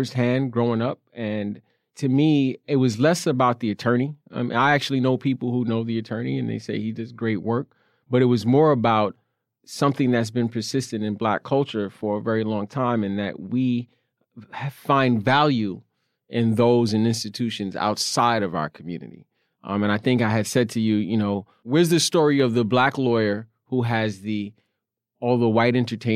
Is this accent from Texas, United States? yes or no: no; New York City, New York, United States; I grew up in Brownsville in Crown Heights. I went to school there. Went to school in Manhattan.